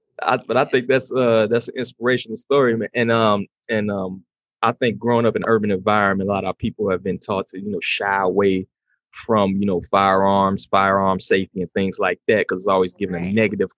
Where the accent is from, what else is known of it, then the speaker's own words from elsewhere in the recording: Chicago, Illinois, United States; You know, I'm originally from Chicago.